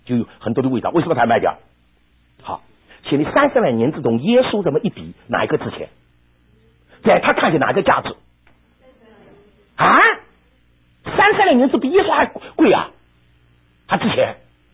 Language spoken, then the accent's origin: Chinese; Shanghai, China; 我上海人啊，我上海人，我说你原谅我啊。